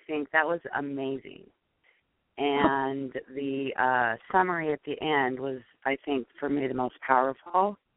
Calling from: Seattle, Washington, United States; I'm calling from Seattle, Washington.

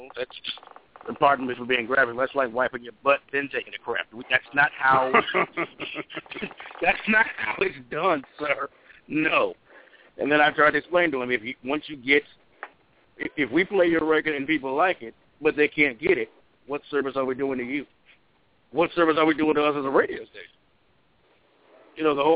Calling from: Philadelphia, Pennsylvania, United States; in Philadelphia, brother.

